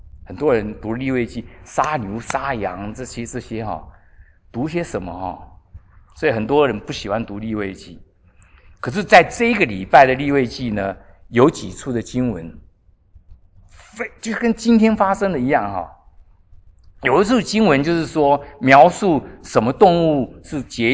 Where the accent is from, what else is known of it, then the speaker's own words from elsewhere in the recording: Taiwan; 穿山甲，我们台湾也在吃穿山甲，台湾也没事